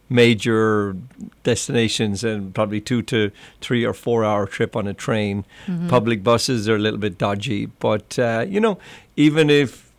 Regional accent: Clonmel, Munster, Ireland; born there; I was born in County Tipperary. It's Clonmel is the town. It's a landlocked county. There's 32 counties in Ireland.

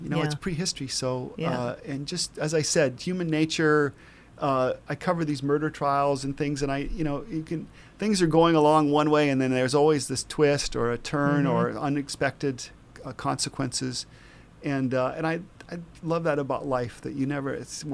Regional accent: United States; I grew up on Lake Erie, the most polluted body of water in the world at the time in the 60s.

